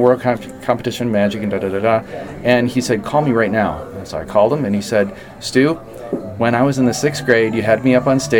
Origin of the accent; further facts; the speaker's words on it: Adrian, Michigan, United States; he's from my hometown of Adrian.